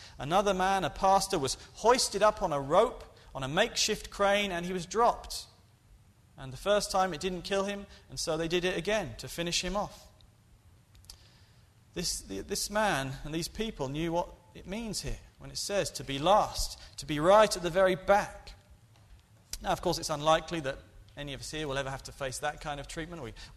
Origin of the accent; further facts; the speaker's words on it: England, United Kingdom; I'm from England